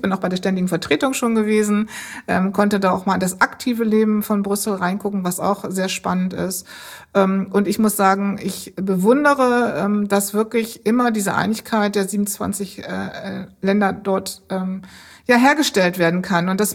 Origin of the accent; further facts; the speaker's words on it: Bremen, Germany; born there; Ich bin eigentlich geboren in Bremen, bin aber letztendlich Europäerin